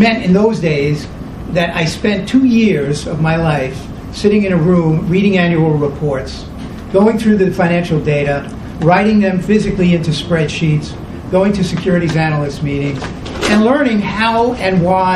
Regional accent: Brooklyn, New York, United States; But I grew up in Brooklyn, and I went to public high school in Brooklyn

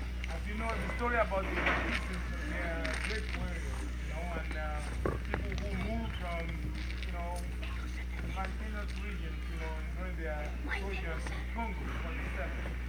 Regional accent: Nigeria; born there; I usually tell people that I'm from all Africa because I believe I'm a nationalist, but I was born in Nigeria.

